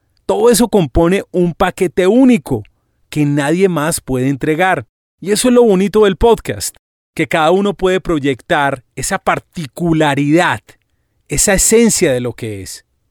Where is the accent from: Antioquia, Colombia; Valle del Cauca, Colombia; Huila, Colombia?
Antioquia, Colombia; Medellín; yo soy de Medellín. En Colombia nos conocen como paisas, las personas que nacimos en Medellín, en nuestro departamento Antioquia y en otros departamentos cercanos donde hablamos muy parecido.